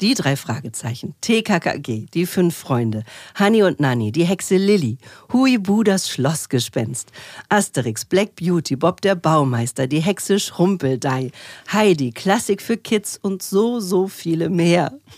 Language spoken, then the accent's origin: German; Lübeck, Schleswig-Holstein, Germany; Ich bin in Lübeck geboren und aufgewachsen.